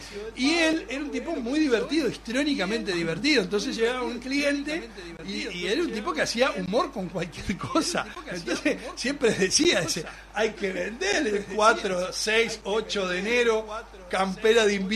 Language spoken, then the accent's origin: Spanish; Uruguay; now in Argentina; me fui del Uruguay. Yo me fui del Uruguay, y bueno, trabajé como productor en muchos lados, y después llegué, cuando llegué en 91 en la Argentina